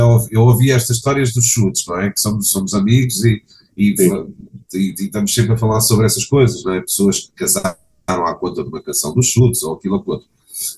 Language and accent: Portuguese; Lisbon, Portugal; o que é engraçado porque nós somos de Lisboa